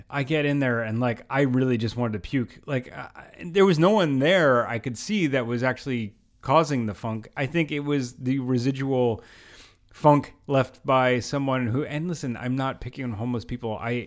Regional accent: Pennsylvania, United States; Pennsylvania, my home state, you made me proud by going pretty much Democrat across the board in the House.

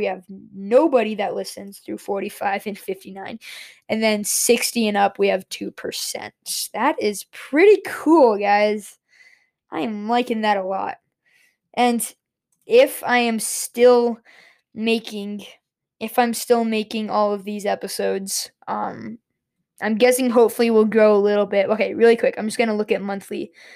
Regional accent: Colorado, United States; So most of the listens are from my home state of Colorado.

